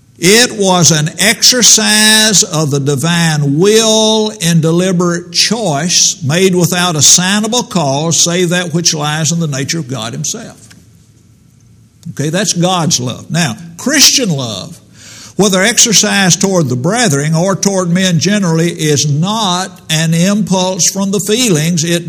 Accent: Centerville, Tennessee, United States; When I was growing up in the Ship's Bend congregation 3 miles out of Centerville, Tennessee

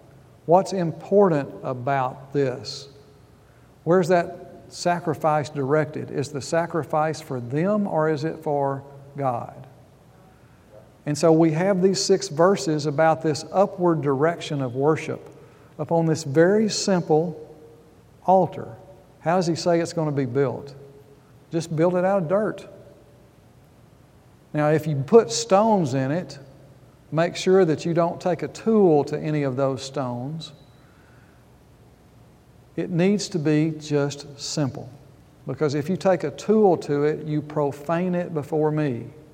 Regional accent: the South, United States; I'm sorry, centerpiece. I'm from the South. I don't pronounce T's very well.

